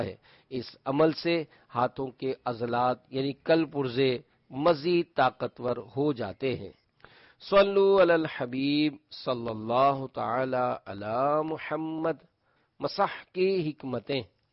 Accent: Pakistan; میں نے جواب دیا، میں پاکستانی ہوں۔

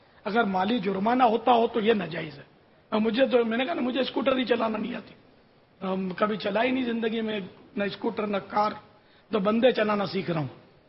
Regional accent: Karachi, Sindh, Pakistan; میں یعنی کہ اس ملک میں پیدا ہوا ہوں, باب المدینہ میرا مولد یعنی جائے پیدائش ہے, میں اصل باشندہ کراچی کا ہوں. اگرچہ میرے ماں باپ مہاجر ہیں, وہ ہند سے وہ ہجرت کر کے تشریف لائی ہیں

